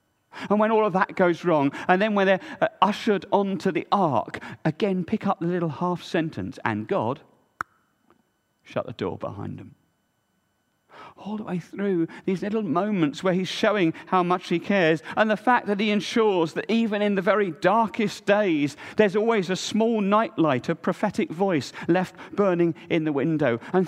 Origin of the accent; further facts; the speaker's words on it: Reading, South East England, United Kingdom; Most of you will know that I was born and brought up in Reading, or just outside of Reading.